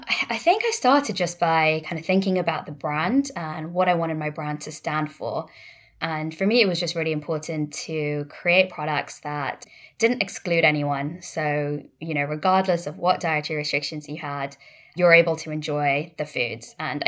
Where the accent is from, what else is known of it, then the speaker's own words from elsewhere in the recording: London, United Kingdom; So originally I'm from India. My parents are both Indian. I was born in London, studied out here. Most of my work experience has been in the UK. I did live in New York